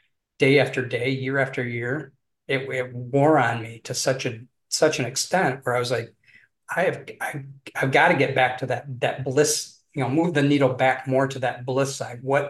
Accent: Detroit, Michigan, United States; growing up in the Detroit area here in Michigan, it's very automotive focused, right?

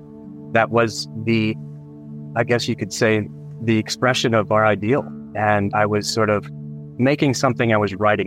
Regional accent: Colorado, United States; also born or lived in North Carolina; and I grew up in Colorado, but then North Carolina, where it was the Bible Belt. And so being Catholic was really unusual.

